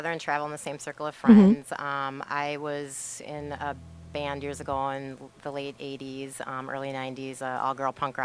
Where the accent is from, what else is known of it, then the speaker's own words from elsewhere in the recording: St. Paul, Minnesota, United States; now in Minneapolis, United States; Yeah, I was born and raised in St. Paul and moved over to Minneapolis by the age of 17